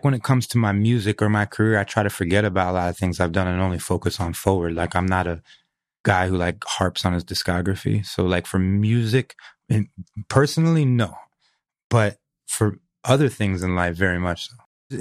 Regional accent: Venice, California, United States; I think just growing up in Venice, knowing how to kickflip is like a prerequisite.

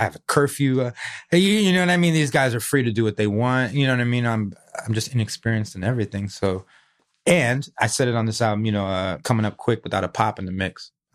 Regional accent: Venice, California, United States; I think just growing up in Venice, knowing how to kickflip is like a prerequisite.

